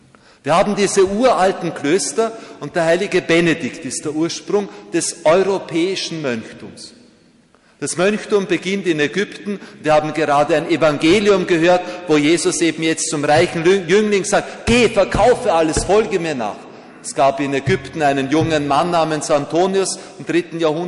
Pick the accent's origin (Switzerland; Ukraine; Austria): Austria; moved away; komme aus einem Land, Sie merken es ja an meiner Sprache, dass ich hier als Fremdarbeiter sein darf. Ich komme aus Österreich